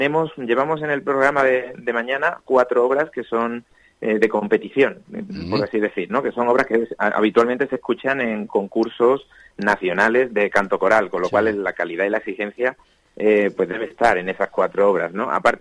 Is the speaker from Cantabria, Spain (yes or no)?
no; Ronda, Andalusia, Spain; No, soy andaluz, en concreto de Ronda, de Málaga.